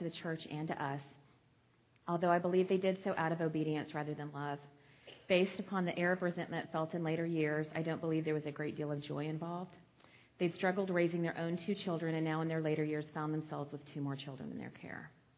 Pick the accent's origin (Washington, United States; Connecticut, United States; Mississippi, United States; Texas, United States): Texas, United States; born there; I was born in Southeast Texas to a very young set of parents.